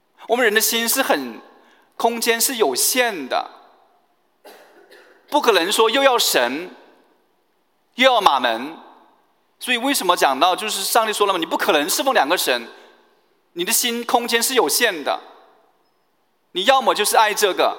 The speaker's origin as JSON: {"language": "Chinese", "country": "China", "said": "其实勤俭节约呢，是我们中国人的美德。"}